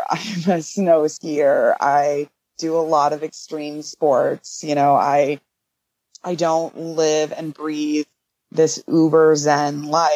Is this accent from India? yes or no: yes; India; Well, because I grew up in India, I was always exposed to yoga.